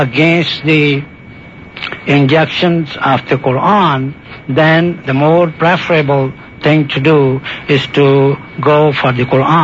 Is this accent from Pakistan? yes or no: yes; Pakistan; The answer is, for example, I come from Pakistan. I look like any other Pakistani.